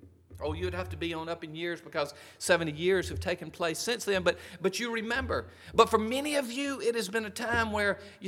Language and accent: English; Alabama, United States; And I love my home state of Alabama.